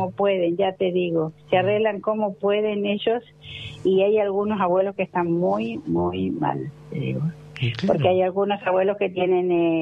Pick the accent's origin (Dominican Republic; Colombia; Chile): Chile; moved away as an adult; now in Argentina; Soy chilena, pero hace 52 años que estoy en la Argentina. Me vine a los 21 años.